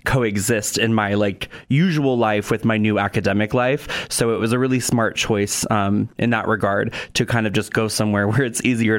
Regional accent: Portland, Oregon, United States; also born or lived in Los Angeles / New York; Well, I am originally from Portland, Oregon. Then I went to college. I went to undergrad in Los Angeles. And then I spent most of my adult working life in New York.

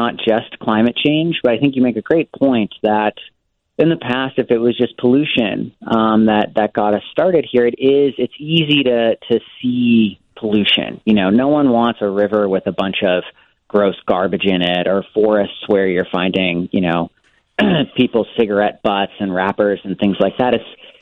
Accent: Boston, Massachusetts, United States; I still remember some Earth Day celebrations as a kid, and I grew up in the Boston area

